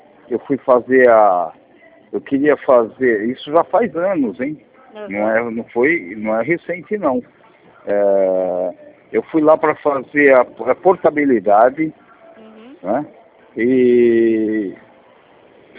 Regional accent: São Paulo, Brazil; now in Mato Grosso, Brazil; Porque eu sou de São Paulo, embora eu não sou de São Paulo, eu estou no Mato Grosso, né? Mas eu sou de São Paulo.

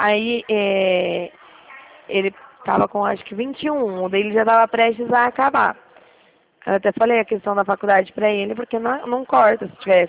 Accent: Dracena, São Paulo, Brazil; Eu sou de Dracena, não sei se você conhece aqui.

